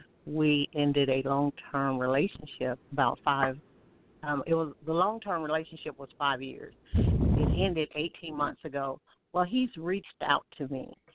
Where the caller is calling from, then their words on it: Alabama, United States; My question today, and I'm calling from Alabama.